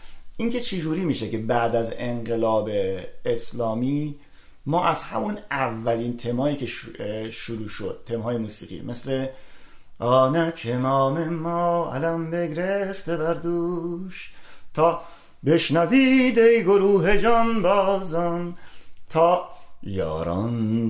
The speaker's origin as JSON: {"language": "Persian", "country": "Iran", "moved": "yes", "said": "چون من از ایران مهاجرت کردم."}